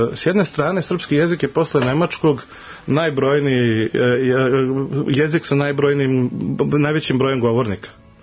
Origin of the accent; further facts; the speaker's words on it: Serbia; now in Vienna, Austria; Ali mi kao Srbi u Beču pokušavamo